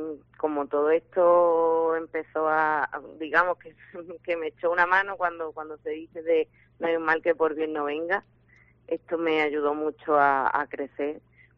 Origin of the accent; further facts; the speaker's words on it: Huelva, Andalusia, Spain; Yo soy de Huelva y la gente de Extremadura la veo muy, muy parecida a la de aquí, la de Huelva.